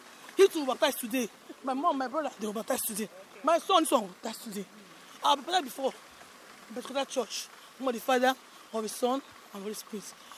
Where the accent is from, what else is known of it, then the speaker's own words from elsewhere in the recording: Lagos, Nigeria; born there; I was born in Lagos, but I don't stay in Lagos.